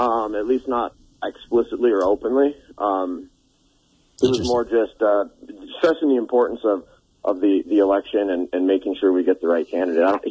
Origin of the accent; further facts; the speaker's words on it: Manhattan, Montana, United States; Growing up in Manhattan, being a Gallatin Valley kid and then going to school in Missoula